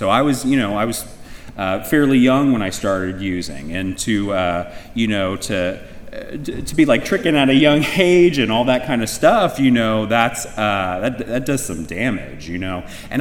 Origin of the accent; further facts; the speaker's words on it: Cincinnati, Ohio, United States; And again … I'm an addict from Cincinnati, Ohio.